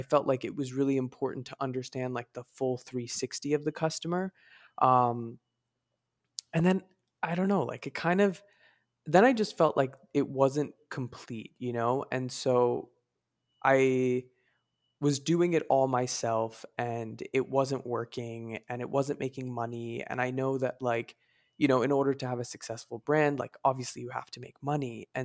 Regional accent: New York, United States; And then I grew up in New York, so creating an eyewear brand based in New York was really important to me because New York is so diverse, this is the melting pot.

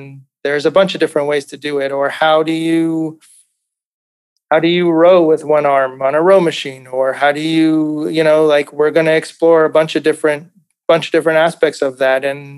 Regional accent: California, United States; I grew up in California, so I didn't have to use a jacket all that often.

